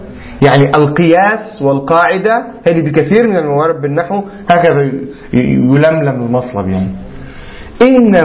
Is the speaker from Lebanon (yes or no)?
yes; Lebanon; عندنا في لبنان من يقول إلى أين دائما